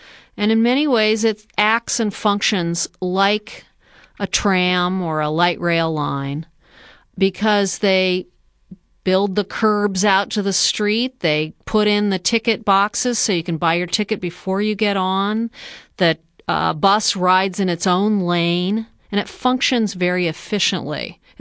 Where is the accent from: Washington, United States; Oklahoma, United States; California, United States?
California, United States; San Francisco; And I'm from the Bay Area in San Francisco.